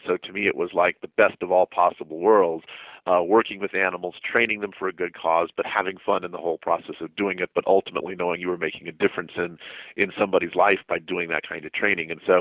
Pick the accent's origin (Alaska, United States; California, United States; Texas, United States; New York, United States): Texas, United States; also born or lived in New Mexico; I grew up actually in West Texas and in southern New Mexico. I grew up on a cattle ranch there that my family still runs and operates.